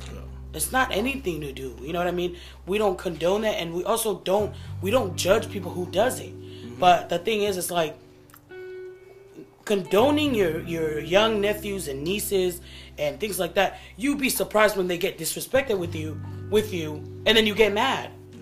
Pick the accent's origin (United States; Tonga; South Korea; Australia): Tonga; accent: Tongan; first language Tongan; English is a second language; because I have an accent, because Tongan is my first language. You know, so that, like, when I would speak, everybody can tell I speak Tongan.